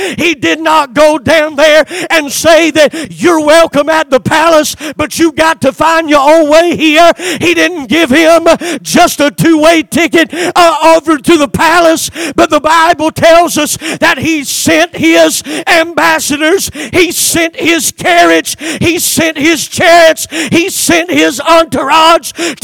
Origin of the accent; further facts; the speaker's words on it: South Carolina, United States; I'm a redneck from South Carolina, and I know what it means to fetch something.